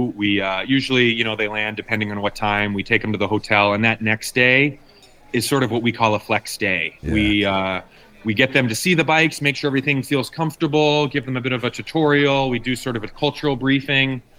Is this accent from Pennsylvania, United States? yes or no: no; Chicago, Illinois, United States; I'm from Chicago, Ted, and like, I feel safer in Tanzania than I ever do, living in Chicago.